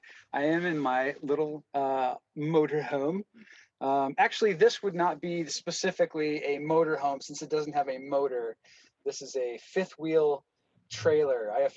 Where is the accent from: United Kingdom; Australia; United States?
United States; Aspen Hill, Maryland; also born or lived in Silver Spring; So I was born in Silver Spring, Maryland, in a place called Holy Cross Hospital. And we lived in the Rockville area. I grew up in kind of Rockville, actually a place called Aspen Hill is where I grew up.